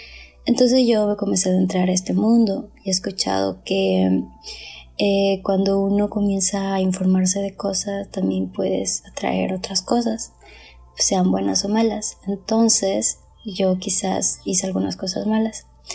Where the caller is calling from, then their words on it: Ecuador; de Ecuador y bueno, primero que nada, quiero decirte que muchas gracias